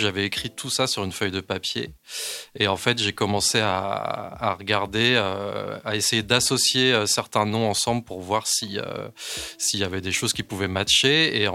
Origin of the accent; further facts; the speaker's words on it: Quimper, Brittany, France; puis on vient du même coin, en fait. On vient de Quimper, tous les deux.